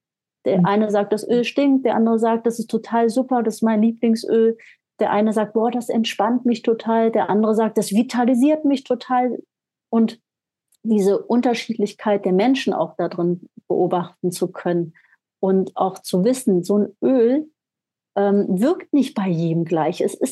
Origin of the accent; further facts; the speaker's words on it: Germany; ja, ich komme aus Deutschland, ne?